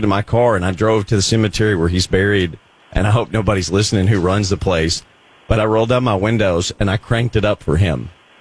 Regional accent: Arkansas, United States; That's where he was from, and I grew up in Arkansas just across the river.

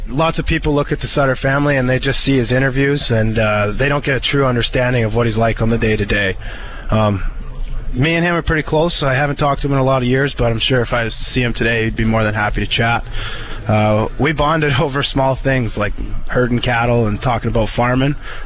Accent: Vibank, Saskatchewan, Canada; When I was younger, I grew up in Vibank, Saskatchewan, so there's not a lot you could do there.

